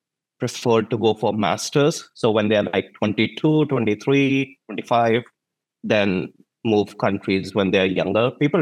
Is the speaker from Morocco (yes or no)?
no; Delhi, India; I grew up in Delhi, the capital of India.